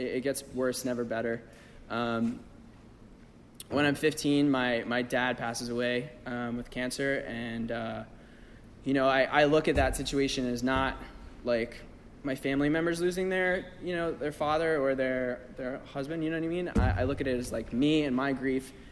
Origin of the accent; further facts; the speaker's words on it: Queens, New York, United States; I grew up out in Queens, Breezy Point, and it's like a Irish Catholic gated community.